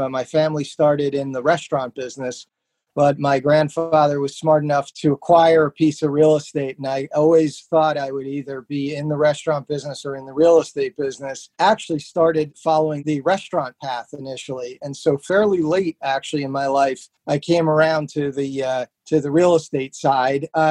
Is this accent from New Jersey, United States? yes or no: yes; New Jersey, United States; I grew up in New Jersey